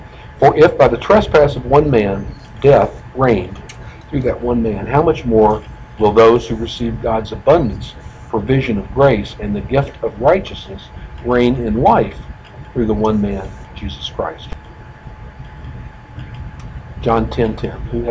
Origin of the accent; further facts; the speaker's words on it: Kentucky, United States; I'm from Kentucky, you don't have to look much past the Hatfields and the McCoys.